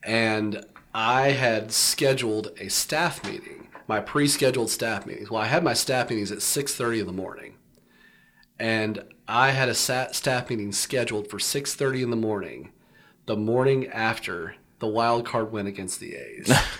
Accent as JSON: {"language": "English", "region": "Texas", "country": "United States", "said": "I'm from Texas originally, and there was one summer through, like, basically kind of dumb luck, I got to be the bat boy for the Texas Rangers."}